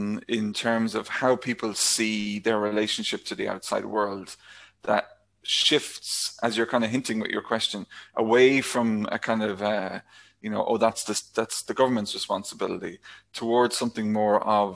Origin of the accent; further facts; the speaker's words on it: Ireland; because I'm talking from the Irish context